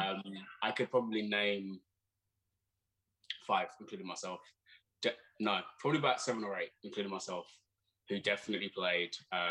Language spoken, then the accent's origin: English; Hackney, London, United Kingdom; because I was born and raised in Hackney